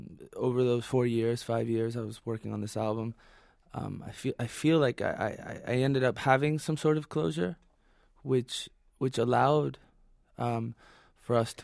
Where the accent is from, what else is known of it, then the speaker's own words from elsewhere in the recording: Florida, United States; now in New York, United States; I grew up in the States. Mm-hmm. I grew up in Florida, ended up going to school right outside the city, and been in New York for the last 10 years.